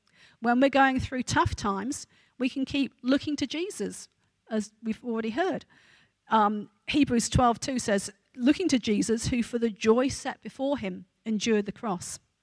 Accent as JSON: {"language": "English", "region": "England", "country": "United Kingdom", "tie": "born or raised there", "moved": "as an adult", "said": "Now, I was born in England, and I lived there till I was 32, so I've been used to Queen Elizabeth and the royal family, British royal family, being around all my life."}